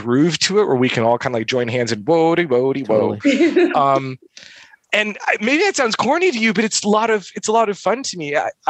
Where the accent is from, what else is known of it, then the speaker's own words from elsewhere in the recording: Midwest, United States; Well, like I said, I'm from the Midwest.